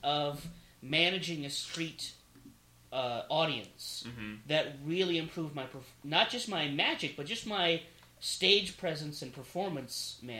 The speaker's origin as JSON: {"language": "English", "town": "Plymouth", "region": "Michigan", "country": "United States", "tie": "born or raised there", "said": "I've done it in Chicago, Cincinnati, Detroit, which is near my hometown of Plymouth, Michigan."}